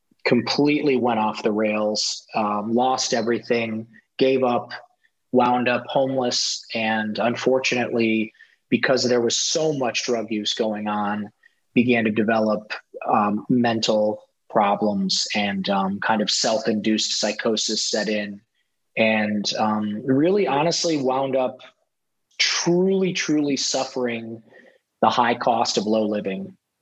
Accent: Ohio, United States; And I grew up in Ohio, in a rural town in Ohio.

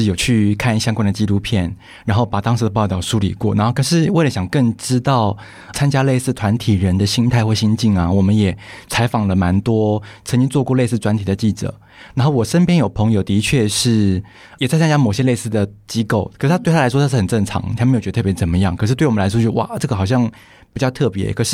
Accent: Keelung, Taiwan; 因为我住基隆嘛，我在基隆出生，然后到现在还住在基隆

